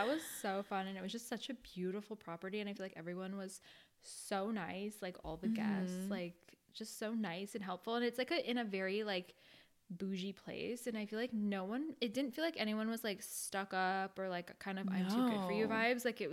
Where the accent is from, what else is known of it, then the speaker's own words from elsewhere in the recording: Gilbert, Arizona, United States; Okay, I grew up in Arizona. If any of you guys are familiar, I was born in Mesa, but I lived in Gilbert. They're like literally right next to each other. So I lived in Gilbert pretty much my whole life.